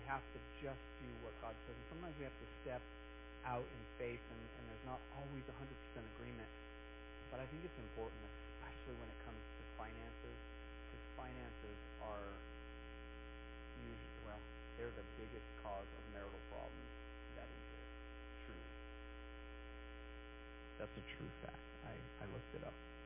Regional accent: United States; I'm American. I want to live on 100%. I'm American.

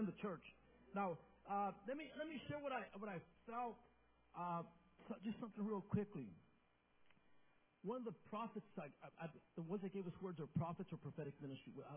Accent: Las Vegas, Nevada, United States; Because, you know, I grew up in Las Vegas. I've lived there most of my life.

